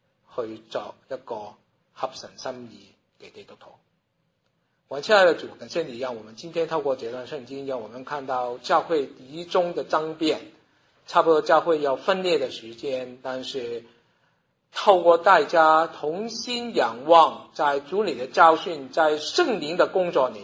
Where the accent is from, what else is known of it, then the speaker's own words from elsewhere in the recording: China; 让我们作为中国人的我们都能够献